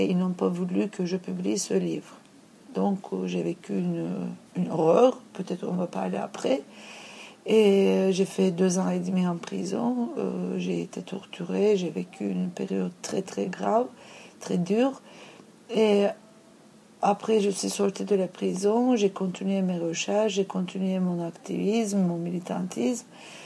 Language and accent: French; Istanbul, Turkey; 46 ans. Ça va être bientôt 47. Je suis de Istanbul, de Turquie. Et je viens d'une famille assez engagée, assez sensible pour les problèmes du monde.